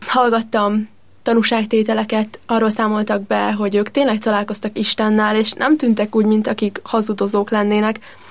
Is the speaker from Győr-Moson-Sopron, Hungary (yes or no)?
yes; Mosonmagyaróvár, Győr-Moson-Sopron, Hungary; Én Mosonmagyaróváron születtem, és ott is nőttem fel. Állami iskolában jártam, de a családomnak mindig fontos volt, hogy ott legyünk a vasárnapi szentmiséken